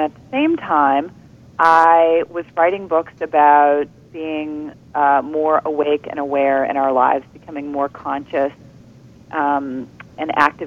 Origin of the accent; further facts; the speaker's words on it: the South, United States; I come from the South and didn't think twice about it.